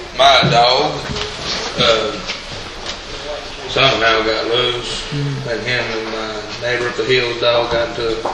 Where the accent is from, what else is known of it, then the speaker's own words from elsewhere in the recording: Sweetwater, Tennessee, United States; In Sweetwater, up there in McMinn County